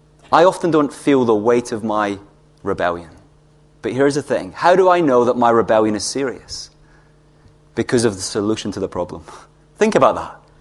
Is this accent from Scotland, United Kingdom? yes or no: yes; Scotland, United Kingdom; as a Scotsman who's come over here, I'm going to be romantic on a budget